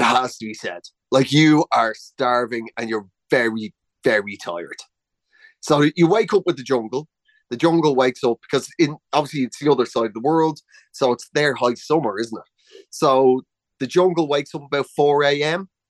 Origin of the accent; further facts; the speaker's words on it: Kilbarrack, Leinster, Ireland; now in England, United Kingdom; So I'm from Kilbarrick. I live in England.